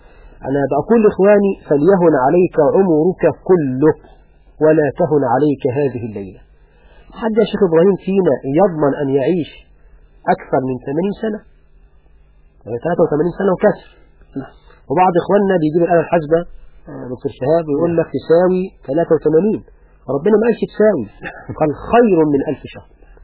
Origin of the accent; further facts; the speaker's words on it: Egypt; تذهب إلى المخابز عندنا في مصر تجدها ملآنة